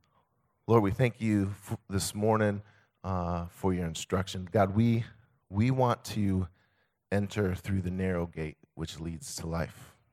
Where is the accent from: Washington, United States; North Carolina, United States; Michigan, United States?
Michigan, United States; So I grew up in Michigan, okay? I'm pure Michigan, okay? And up in the northern middle, lower peninsula, whatever.